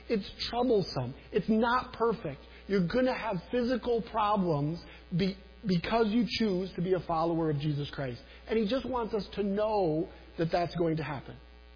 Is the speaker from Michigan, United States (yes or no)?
yes; Saginaw, Michigan, United States; I grew up in Saginaw, just up the road